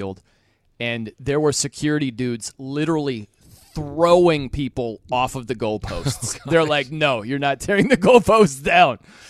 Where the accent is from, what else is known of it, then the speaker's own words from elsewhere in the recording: Midwest, United States; I'm not from there. I'm from the Midwest.